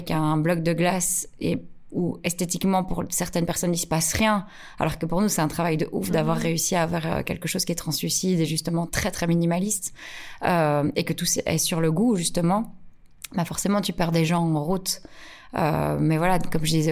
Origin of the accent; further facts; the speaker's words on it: Wallonia, Belgium; Tu sais, en Wallonie ou en tant que Belge, ben, il y a des gens qui vont dans un bar et qui boivent la même chose pendant 40 ans.